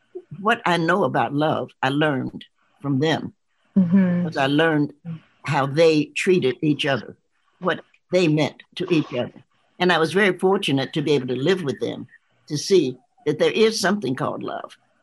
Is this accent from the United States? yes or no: yes; the South, United States; I'm a Southerner. So I like to cook.